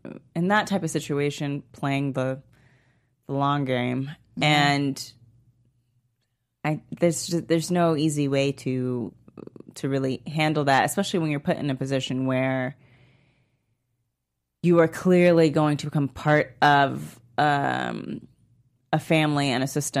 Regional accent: the South, United States; Oh my God, I'm from the South, I should know this.

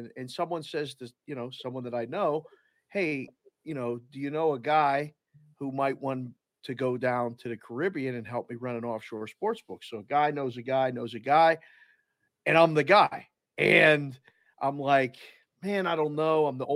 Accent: Pittsburgh, Pennsylvania, United States; So I grew up in Pittsburgh, graduate school, Penn State, broadcast journalism degree.

